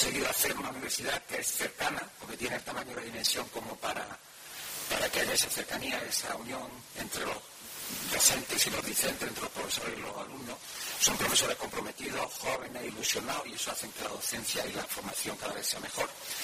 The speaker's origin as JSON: {"language": "Spanish", "town": "Jaén", "region": "Andalusia", "country": "Spain", "tie": "born or raised there", "moved": "as an adult", "said": "Yo salí de Jaén, aquí como saben, nací, me crié, me formé, y salí de Jaén porque había en aquella época que salir a estudiar a otra universidad, y salí a estudiar a la Universidad de Granada."}